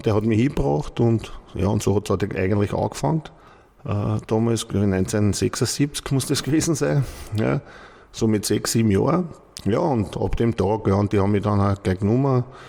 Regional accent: Vienna, Austria; Aufgewachsen bin ich im 15. Bezirk, im Wieninger Park. Das ist in der Nähe von der Schmelz, zwischen Schmelz und Claret. Ja, wir haben da gewohnt, direkt.

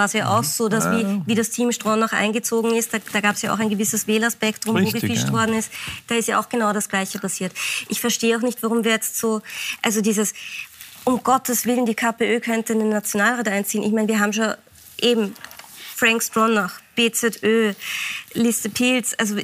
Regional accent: Salzburg, Austria; Ich bin eine gebürtige Salzburgerin

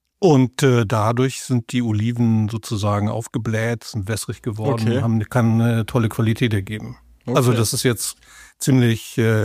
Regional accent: Hamburg, Germany; Miguel und ich, wir kommen hier aus Hamburg

